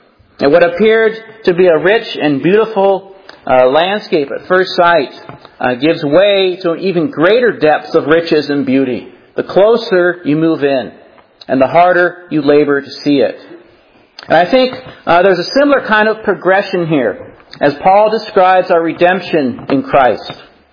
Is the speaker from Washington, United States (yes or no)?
yes; Washington, United States; one of the things that I miss from home, where I grew up in Washington, is the mountains.